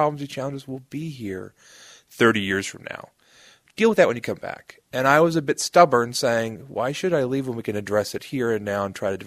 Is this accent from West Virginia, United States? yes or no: yes; West Virginia, United States; and even I came from Doddridge County.